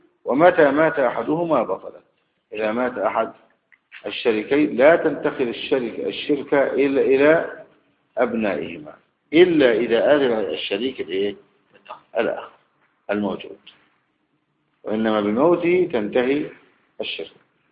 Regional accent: Egypt; وما يقوم مقامهما من الجنيهات في بلادنا مصر

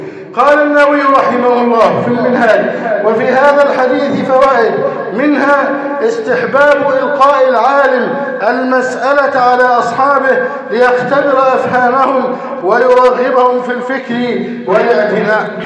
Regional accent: Egypt; اللهم احفظ بلدنا مصر واجعله أمناً أماناً، سخاءً رخاءً وسائر بلاد المسلمين

